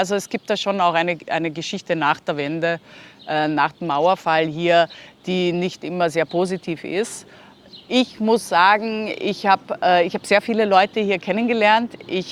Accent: Lower Austria, Austria; wenn man so alt ist wie ich und damals als Kind in Niederösterreich oder im Waldviertel in der Gegend das Kind war.

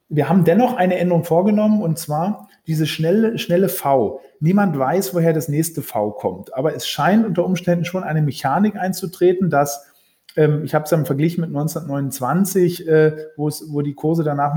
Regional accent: Norderney, Lower Saxony, Germany; now in Berlin, Germany; obwohl ich in Berlin wohne, sogar in Berlin geboren bin, bin ich aufgewachsen auf Norderney, also auch voll im Sturm gelegen. Ja, meine Mutter ist Norderneyerin, genau.

